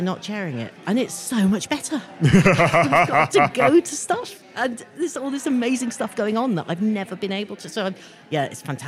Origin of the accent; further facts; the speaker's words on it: Scotland, United Kingdom; I'm from Scotland.